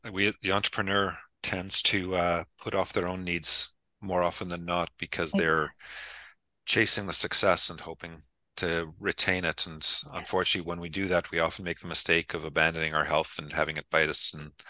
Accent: Montreal, Quebec, Canada; I was back in my hometown of Montreal, and for me to get to something similar is a 2-hour drive.

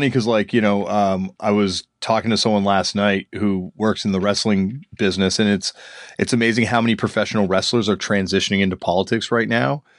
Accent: Canada; Yeah, no, even like I'm from Canada and where we are, it's

